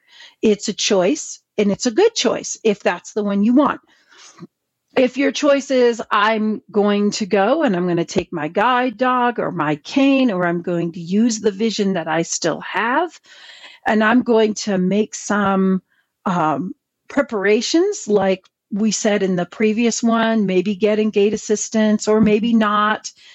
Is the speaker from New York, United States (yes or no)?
yes; New York, United States; I'm a New Yorker. We believe in walk like we mean it everywhere